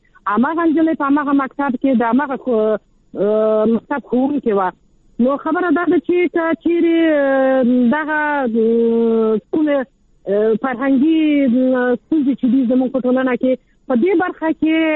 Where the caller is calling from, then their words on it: Kabul, Afghanistan; د کابل ښار یو تن اوسېدونکی یم.